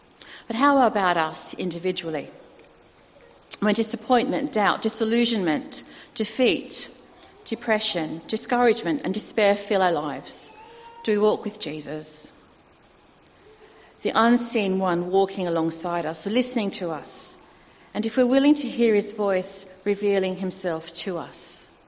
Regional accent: Australia; accent: Australian; I'm slowly regaining my Australian accent, as you can tell, I'm told. And with that, I'm picking up Australian phrases, some new, some old, and some that I'd be better off not rekindling.

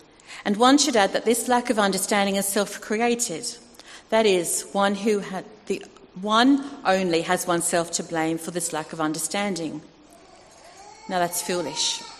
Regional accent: Australia; accent: Australian; I'm slowly regaining my Australian accent, as you can tell, I'm told. And with that, I'm picking up Australian phrases, some new, some old, and some that I'd be better off not rekindling.

